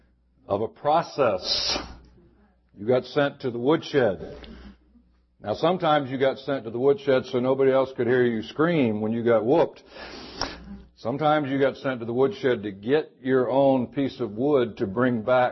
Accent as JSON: {"language": "English", "region": "the South", "country": "United States", "tie": "born or raised there", "said": "Now, I grew up in the South, and if you don't know what this means, you just don't know what it means."}